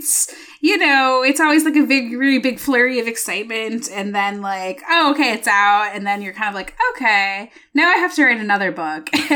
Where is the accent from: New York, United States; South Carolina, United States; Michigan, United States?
Michigan, United States; I grew up in Michigan, which is a peninsula.